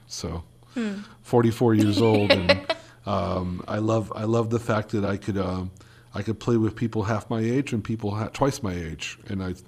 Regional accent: Miami Beach, Florida, United States; Yes, I'm originally from Miami Beach, Florida. I spent the first 31 years of my life over there.

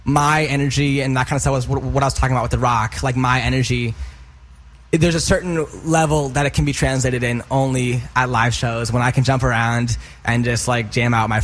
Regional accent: Michigan, United States; also born or lived in Chicago; now in Los Angeles, United States; I'm from Michigan. I grew up there, born and raised. And then I moved to Chicago for a couple years for school

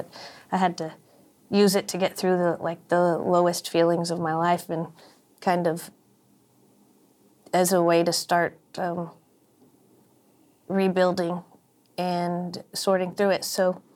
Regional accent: Lubbock, Texas, United States; also born or lived in Mineral Wells; So I have to say … I'm from Lubbock and Mineral Wells, Texas.

